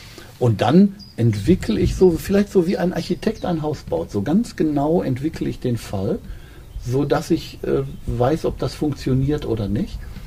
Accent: Gelsenkirchen, North Rhine-Westphalia, Germany; Ja, ich komme aus Gelsenkirchen, so wie die Kommissarin auch. Die kann kein Platt, wie ich auch.

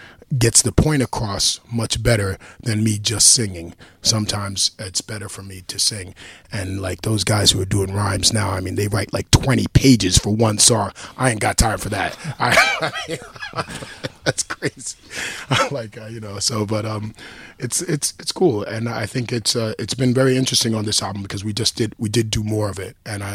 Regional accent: New York, United States; like when I grew up in New York, I mean, I was around a lot of people.

